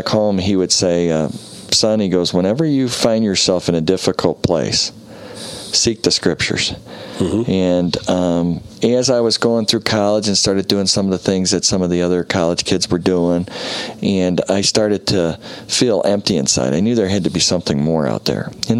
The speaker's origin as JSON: {"language": "English", "region": "Michigan", "country": "United States", "tie": "born or raised there", "said": "And in a place where we grew up in Michigan, we dreamed of being at Michigan."}